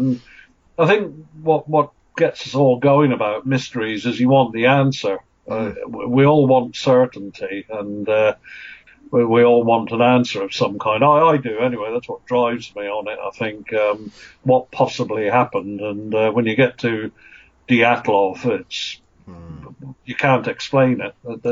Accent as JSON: {"language": "English", "town": "Edinburgh", "region": "Scotland", "country": "United Kingdom", "tie": "born or raised there", "also_born_or_lived": "West Africa", "said": "when we came back from West Africa, I grew up in Edinburgh. I spent my teen years in Edinburgh, so I became sort of pretty well acquainted with Scottish aviation"}